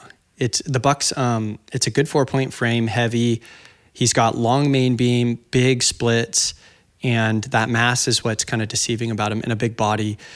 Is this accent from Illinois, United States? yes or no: no; Oregon, United States; And Oregon's my home state, so I didn't need to kill anything.